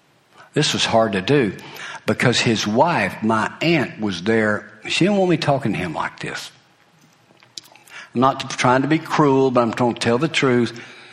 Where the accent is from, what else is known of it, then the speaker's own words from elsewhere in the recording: Alabama, United States; I'm from the Uetown area, and they're kind of like Childersburg, Sylacauga, closely adjoined.